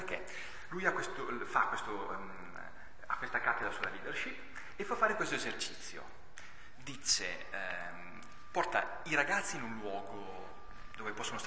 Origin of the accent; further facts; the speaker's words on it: Piedmont, Italy; Io sono piemontese, ma il vicino diciamo, è sul mio territorio, per cui ci chiamano piemontesi, piemontardi o lombardesi, perché non sanno come definirci. Adottato da Milano, l'università l'ho fatta a Milano